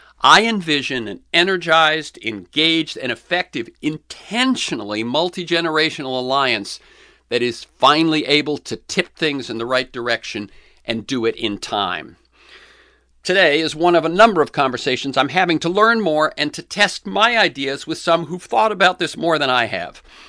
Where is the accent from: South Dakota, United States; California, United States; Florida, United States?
Florida, United States; Miami; also born or lived in New Bedford / Texas; I was born in 1948 in New Bedford, Mass., a poor gray town that lost its textile mills to right-to-work states in the South. My family moved, first to Texas, then settling in Florida. I entered first grade in Miami in 1954